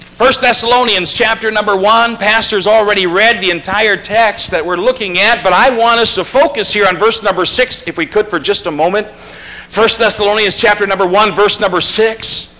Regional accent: Wisconsin, United States; now in California, United States; I'm from Wisconsin, so that makes me out of fellowship with a lot of the brethren here in California, because I have a team that's the Green Bay Packers, and I can't help it.

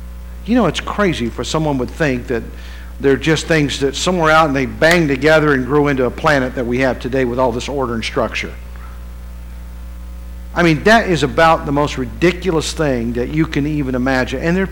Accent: West Virginia, United States; You know, I grew up in West Virginia. You know, mountain is just normal for me.

